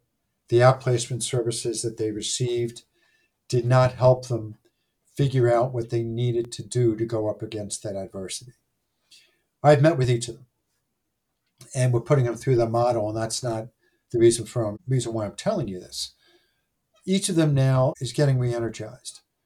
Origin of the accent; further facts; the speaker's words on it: Pennsylvania, United States; Growing up in Delaware County, the man that we shared a driveway with was from Buffalo.